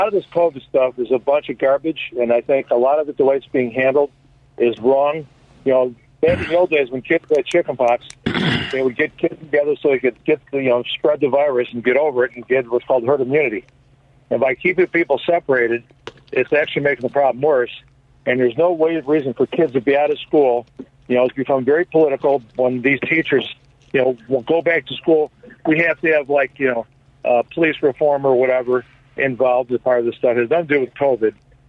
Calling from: South Elgin, Illinois, United States; from South Elgin.

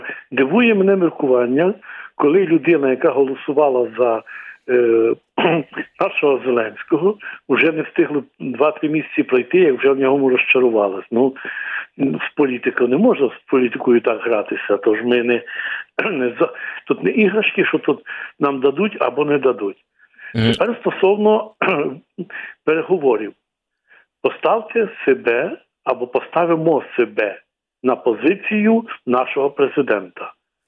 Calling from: Lutsk, Volyn Oblast, Ukraine; Я з Луцька, прошу так.

